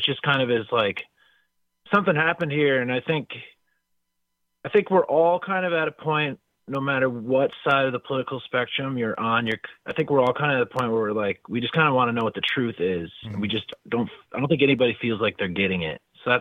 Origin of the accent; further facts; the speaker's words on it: Kimberly, Wisconsin, United States; I grew up in Kimberly, up in the Appleton area.